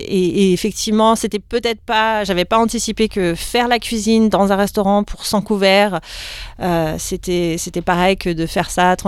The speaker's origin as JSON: {"language": "French", "town": "Orléans", "region": "Centre-Val de Loire", "country": "France", "moved": "as an adult", "lives_now": "Australia", "said": "Je viens de France, tout à fait."}